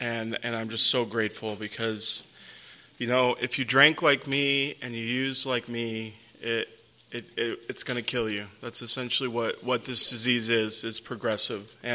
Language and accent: English; Las Vegas, Nevada, United States; And growing up in Las Vegas, it's pretty easy to get wrapped up in everything else.